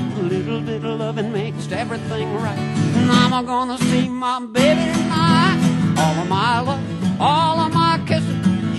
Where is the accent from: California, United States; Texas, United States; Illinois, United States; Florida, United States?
Texas, United States; Lubbock; I grew up basically in Lubbock.